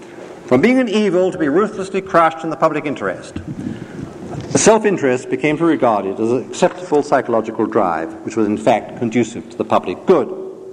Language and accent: English; England, United Kingdom; now in United States; I, as an Englishman, first came to America in 1942.